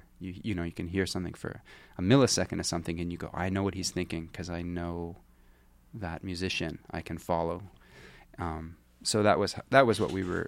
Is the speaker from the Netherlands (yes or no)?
no; Canada; It's my first, yeah, I'm Canadian